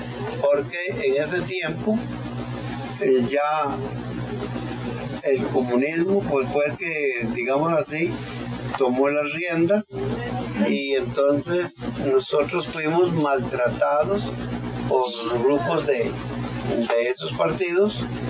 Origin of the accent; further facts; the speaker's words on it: Costa Rica; todos somos costarricenses y debemos de vivir una democracia unida